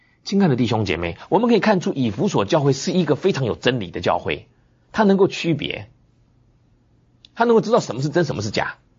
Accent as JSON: {"language": "Chinese", "country": "China", "said": "我们中国人不是说饮水思源吗？"}